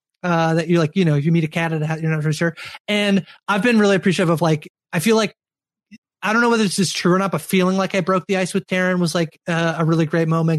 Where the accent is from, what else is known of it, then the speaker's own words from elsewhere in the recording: Canada; I am Canadian.